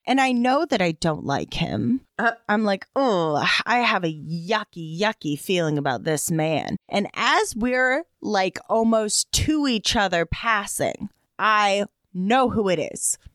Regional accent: California, United States; You can drive all the way to my home state of California.

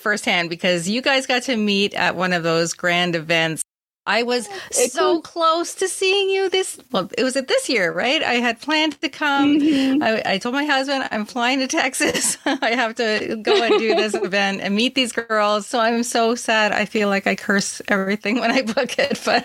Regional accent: Canada; especially as a Canadian

